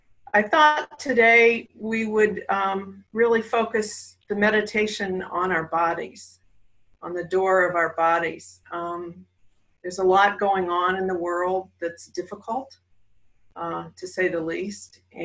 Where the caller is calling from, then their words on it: Virginia, United States; I'm calling from the Shenandoah Valley of Virginia.